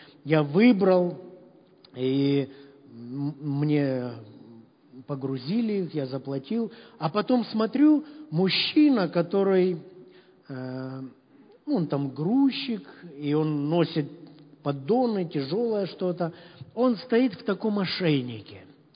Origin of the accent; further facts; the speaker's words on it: Kharkiv, Kharkiv Oblast, Ukraine; now in Poltava, Ukraine; я вырос на Салтовке